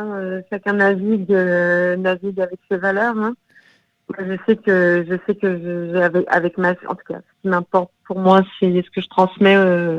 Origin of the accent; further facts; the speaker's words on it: North Macedonia; En fait, à la base, je suis yougoslave. Mmh. Et puis, par ricochet, puis effet domino, je suis macédonienne. Et aujourd'hui, je suis macédonienne du Nord.